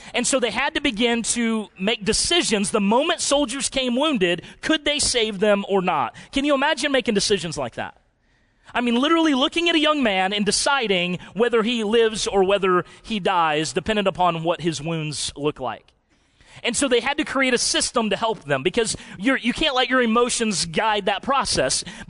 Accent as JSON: {"language": "English", "region": "Illinois", "country": "United States", "said": "I'm not from Iowa. I'm from Illinois. Don't hold that against me."}